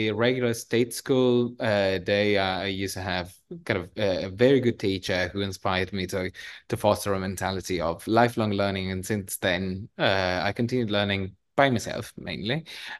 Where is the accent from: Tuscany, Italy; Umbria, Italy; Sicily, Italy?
Umbria, Italy; Perugia; I was born and raised in Italy in a place called Perugia, very close to Assisi and this kind of middle age environment that was fascinating, you know, to witness over the first 19 years of my life. I did my schooling there, state schools